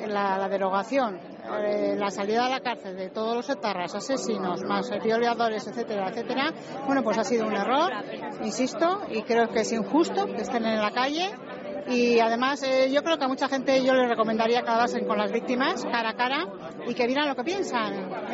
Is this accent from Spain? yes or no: yes; Spain; yo aquí estoy y doy mi opinión como una española más.